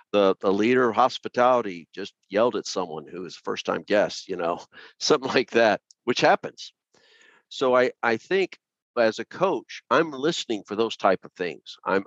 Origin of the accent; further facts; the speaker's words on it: San Antonio, Texas, United States; also born or lived in Austin, United States / New York City, United States; Well, I was raised in San Antonio. So then I became a Christian in Austin.